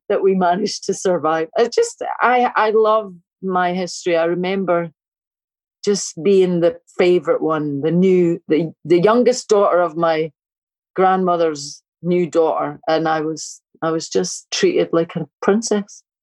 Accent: Glasgow, Scotland, United Kingdom; I'm a tenement lassie. I was born in Anderson, Glasgow, and I was born just at the end of the 50s. Okay, I'm not a 50s baby, but I'm 59 August, and I have vivid memories of that street in the tenements

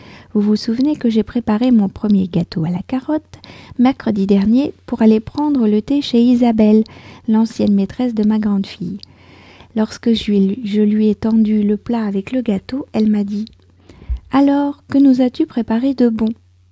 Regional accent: France; je suis française, j'habite près de Paris

